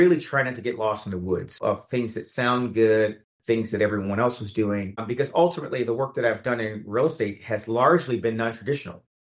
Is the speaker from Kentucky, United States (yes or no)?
no; Atlanta, Georgia, United States; I grew up in Southwest Atlanta. Nobody in my family, I can't even describe what I'm doing.